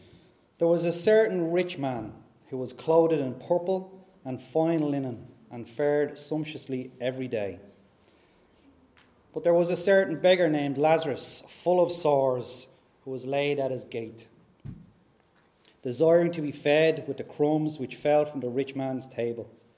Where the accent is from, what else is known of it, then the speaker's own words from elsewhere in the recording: Dublin, County Dublin, Ireland; now in Wicklow, Ireland; I'm originally from Dublin.